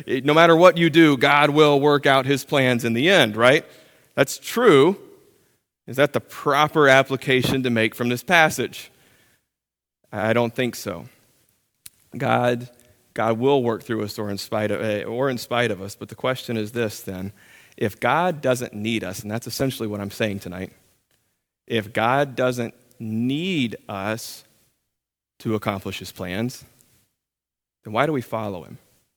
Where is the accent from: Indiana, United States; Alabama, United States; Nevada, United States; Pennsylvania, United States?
Alabama, United States; I'm from Alabama originally and my dad would say it like this.